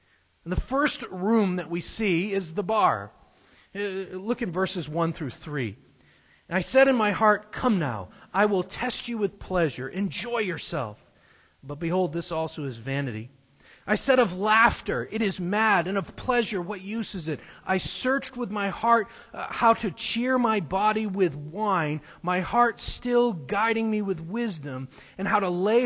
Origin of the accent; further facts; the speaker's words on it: New Hampshire, United States; moved away as an adult; now in Ohio, United States; when we moved to Ohio from New Hampshire in 2001 originally, because no one in our immediate family had ever done that before. Nobody had left New Hampshire.